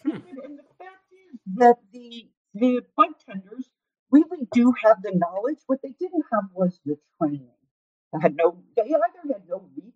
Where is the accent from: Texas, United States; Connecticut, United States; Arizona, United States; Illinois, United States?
Illinois, United States; And I'm from Illinois.